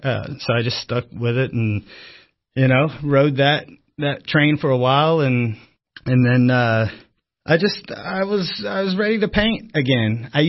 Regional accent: Albany, Kentucky, United States; I grew up in Albany, Kentucky, which is about an hour north of here.

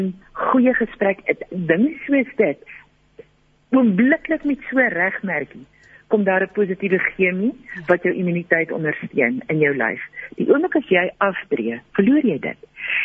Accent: Johannesburg, Gauteng, South Africa; ek is Johannesburger en ek het 'n redelike tyd in die Kaap spandeer op 'n projek

